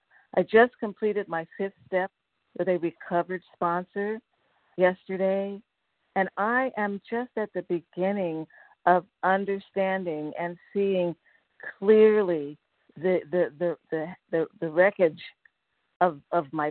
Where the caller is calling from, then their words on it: Laguna Hills, California, United States; a compulsive overeater, and I'm calling from Laguna Hills in Southern California.